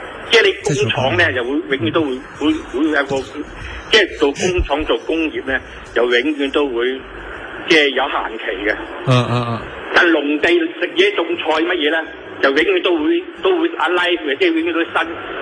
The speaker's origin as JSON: {"language": "Cantonese", "country": "Hong Kong", "said": "咁我哋本身香港人啊，咁雖然入咗籍嘅，但係你都有權，即係你可以翻嚟香港兩邊走咯。"}